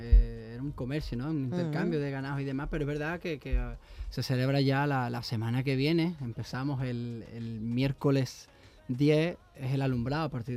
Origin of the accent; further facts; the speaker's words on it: Mairena del Alcor, Andalusia, Spain; Es verdad que vengo de Mairena del Alcor, ¿no? De una tierra donde el cante es hondo, el flamenco se respira, ¿no?